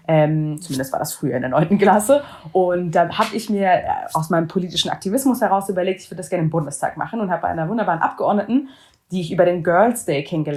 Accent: Germany; Bin selbst jüdisch, bin auch jüdisch sozialisiert und jüdisch aufgewachsen in Deutschland

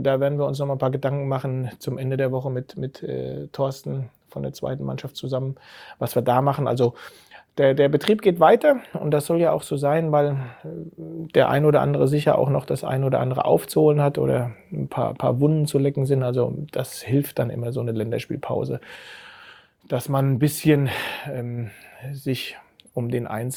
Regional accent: Trebur, Hesse, Germany; Und dann aufgewachsen auf der Hessenau. Das ist 5 Kilometer von Geinsheim. In Geinsheim habe ich Fußball gespielt und bin zur Grundschule gegangen. Und die Hessenau ist ein Ortsteil der Großgemeinde Trebur, wo Geinsheim auch ein Teil davon ist.

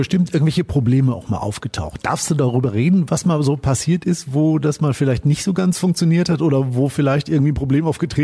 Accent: Detmold, North Rhine-Westphalia, Germany; ich komme auch aus NRW. Ich komme zwar aus Detmold

